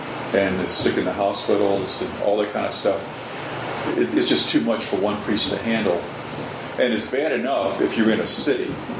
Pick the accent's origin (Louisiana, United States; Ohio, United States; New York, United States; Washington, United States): Louisiana, United States; New Orleans; If you look at a big city, like I was raised in New Orleans, you couldn't go 5 blocks without running into a Catholic church somewhere, you know.